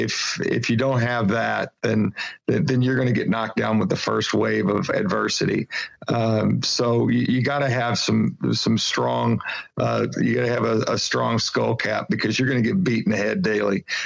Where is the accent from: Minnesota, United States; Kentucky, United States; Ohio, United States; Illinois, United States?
Kentucky, United States; a hillbilly from Kentucky.